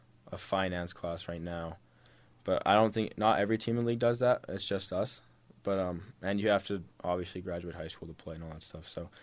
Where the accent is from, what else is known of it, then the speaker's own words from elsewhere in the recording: Harriman, United States; I moved away from Harriman pretty early, and so I didn't really have like a good friend group, like a solid friend group from Harriman